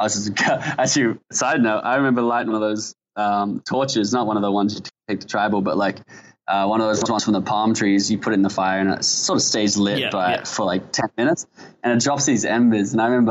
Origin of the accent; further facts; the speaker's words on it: Melbourne, Victoria, Australia; And since we're both from Melbourne